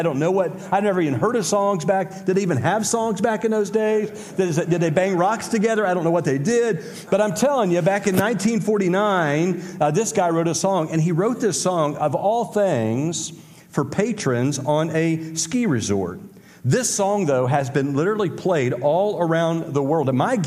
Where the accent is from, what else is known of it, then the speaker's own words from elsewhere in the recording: Indiana, United States; I didn't know that there were vultures in Georgia. I'm from Indiana, and so I'm driving along